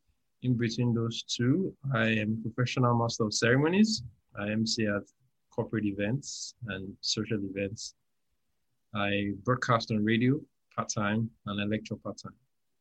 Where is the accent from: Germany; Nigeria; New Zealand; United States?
Nigeria; now in Lagos, Nigeria; I'm a Nigerian. I live in Lagos. My parents told me that I was born on the 18th of November.